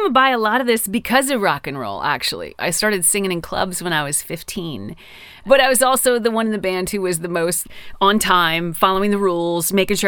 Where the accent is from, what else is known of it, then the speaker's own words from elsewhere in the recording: Newfoundland and Labrador, Canada; born there; This is actually the stone that symbolizes where I was born. It's Labradorite, and I was born in Labrador.